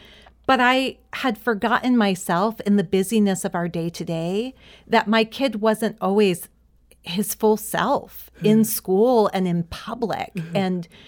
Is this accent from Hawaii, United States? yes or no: yes; Hawaii, United States; professionally connected as a Hawaiian woman, able to use the language that was most intimate and natural for me